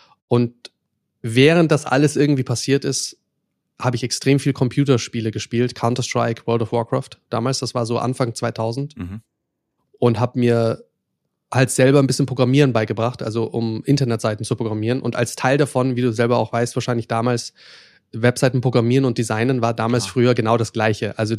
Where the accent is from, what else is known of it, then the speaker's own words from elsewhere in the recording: Saarland, Germany; also born or lived in Mannheim; ich bin ja geboren in Mannheim und ursprünglich aufgewachsen im Saarland. Das heißt, ich konnte auch das Saarländische mal.